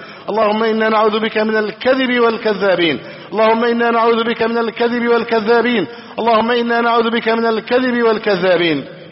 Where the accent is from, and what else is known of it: Egypt